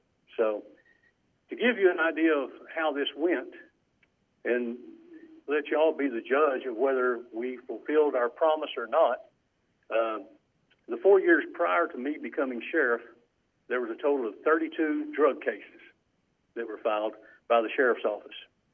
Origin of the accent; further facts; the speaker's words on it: Andrews, Texas, United States; I was raised out in West Texas in the town of Andrews.